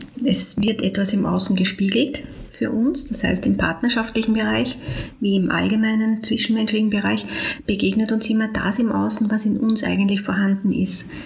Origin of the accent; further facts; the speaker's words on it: Linz, Upper Austria, Austria; now in Vienna, Austria; Ich bin ursprünglich Linzerin, bin schon seit 1988 in Wien